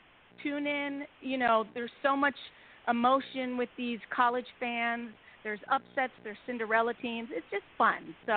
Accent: Syracuse, New York, United States; moved away as an adult; now in Los Angeles, United States; I do live out here in Los Angeles for 30 years, but I, you know, born and raised in Syracuse

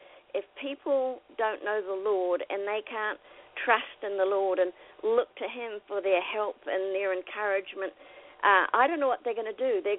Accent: New Zealand; I was raised up in New Zealand, and they live under socialized medicine there

